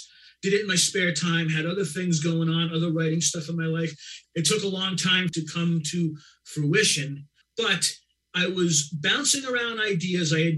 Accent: Boston, Massachusetts, United States; I was a writer from Boston.

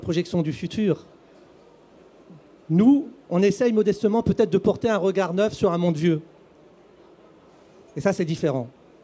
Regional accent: Kabylie, Algeria; nous, chez nous, en Kabylie, nous ne pouvons transmettre que deux choses à nos enfants, des racines et des ailes.

